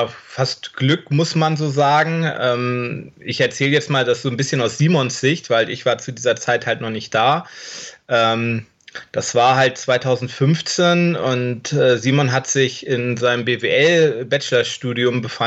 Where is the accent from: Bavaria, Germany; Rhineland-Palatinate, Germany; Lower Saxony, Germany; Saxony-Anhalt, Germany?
Lower Saxony, Germany; 39 Jahre alt, ich komme aus der Region Hannover.